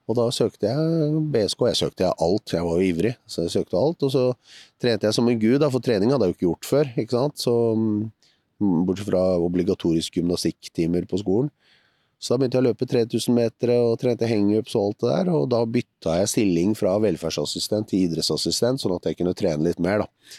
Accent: Oslo, Norway; når jeg vokste opp på Romsås

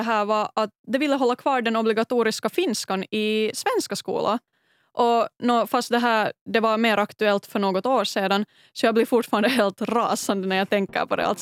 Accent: Finland; när jag förklarar att jag är finlandssvensk.

